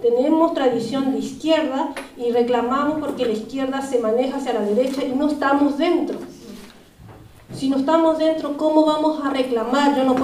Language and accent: Spanish; Chile; also born or lived in Argentina; now in Sweden; Yo soy original de Chile, he vivido en Argentina y represento a los latinoamericanos, no solamente a la colonia chilena.